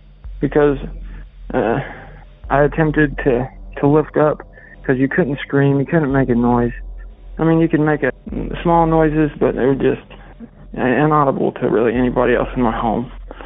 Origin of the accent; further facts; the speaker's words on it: Flat Rock, Indiana, United States; This takes place in 2006, in my hometown, Flat Rock, where I currently reside.